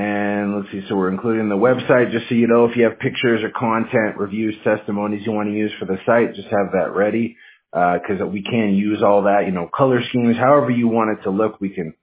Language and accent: English; Washington, United States; Yeah, I'm from Washington State, so I mean I'm used to the rain